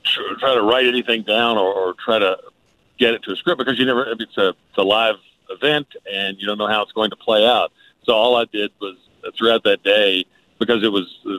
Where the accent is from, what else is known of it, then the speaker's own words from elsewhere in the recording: Paris, Kentucky, United States; I was a fan of the game because I grew up in Pitts, where Claiborne Farm is based